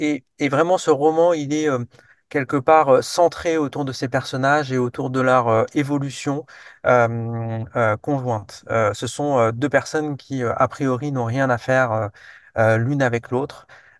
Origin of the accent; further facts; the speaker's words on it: Nice, Provence-Alpes-Côte d'Azur, France; Moi, je viens de Nice, j'y ai passé toute mon enfance, je connais bien la ville, j'ai vécu également ces attentats de juillet dans ma chair.